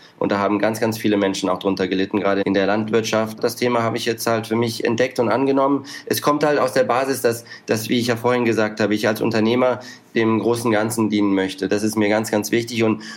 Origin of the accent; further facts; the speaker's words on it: Monaco; Ich bin halt Deutscher, bin aufgewachsen in Monaco, spreche aber verschiedene Sprachen, verbringe viel Zeit mit anderen Kulturen